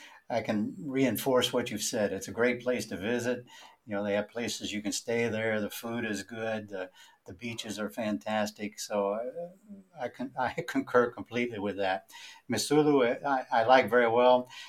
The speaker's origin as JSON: {"language": "English", "country": "Angola", "said": "I and my family agree with you. Whenever we're away from Angola, we always are wanting to get back."}